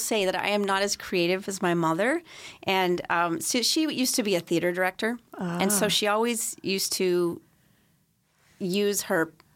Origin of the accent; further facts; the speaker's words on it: Iowa, United States; moved away; Okay. I grew up in Iowa. And in 1984, my parents were hired to be farm managers out at Point McKenzie